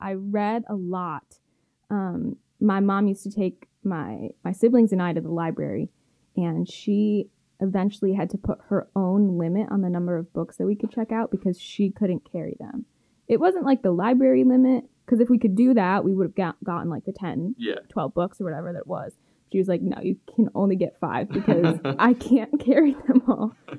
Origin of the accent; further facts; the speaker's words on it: Elmira, New York, United States; So I'm from Elmira, New York, Southern Tier. About an hour west from Binghamton.